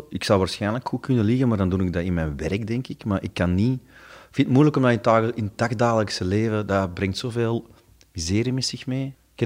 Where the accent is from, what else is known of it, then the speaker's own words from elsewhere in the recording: Stabroek, Flanders, Belgium; Ja, als kind gewoon zo. Er was bij ons in Staalbroek hadden ze een groot warenhuis.